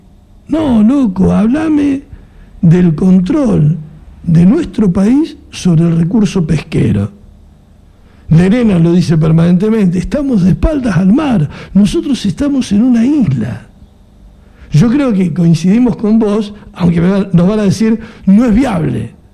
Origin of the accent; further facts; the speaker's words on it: Tierra del Fuego, Argentina; Todos somos argentinos, somos malvineros